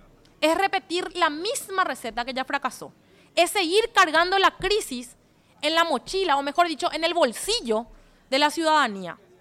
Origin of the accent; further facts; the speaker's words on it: Asunción, Paraguay; Creo que se puede hacer una gestión diferente porque somos muchos los asuncenos de bien.